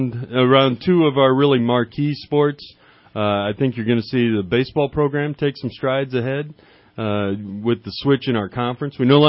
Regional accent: Iowa, United States; Well, I grew up in Iowa, so love wrestling.

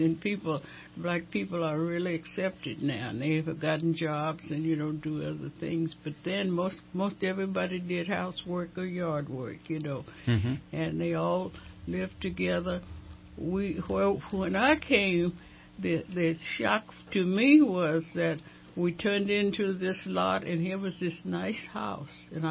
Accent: Galveston, Texas, United States; also born or lived in Warden, Texas; Well, I was born in Warden, Texas, but I lived in Galveston.

